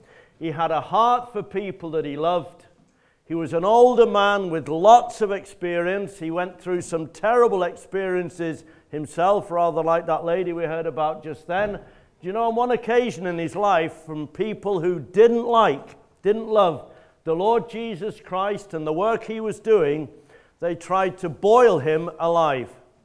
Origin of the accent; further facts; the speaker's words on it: Preston, North West England, United Kingdom; People think I'm a Scouser. I'm not. I'm from Lancashire. I'm from Preston originally, so I'm a Lancastrian and a wannabe Scouser